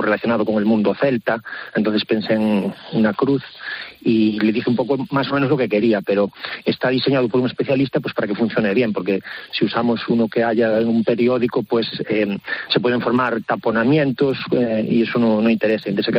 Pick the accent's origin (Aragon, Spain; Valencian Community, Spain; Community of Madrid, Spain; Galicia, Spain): Galicia, Spain; Viveiro; now in A Coruña, Spain; yo soy de Viveiro, aunque actualmente resido en La Coruña ya desde hace años